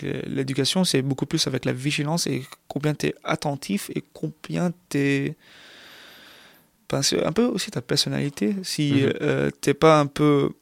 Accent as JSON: {"language": "French", "country": "Lebanon", "said": "Mais pour ceux qui ne savent pas, moi je viens du Liban."}